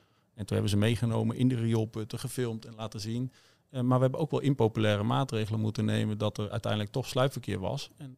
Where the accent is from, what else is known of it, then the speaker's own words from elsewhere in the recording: Utrecht, Netherlands; Ik kom uit Utrecht en ik kom helemaal niet uit om deze omgeving.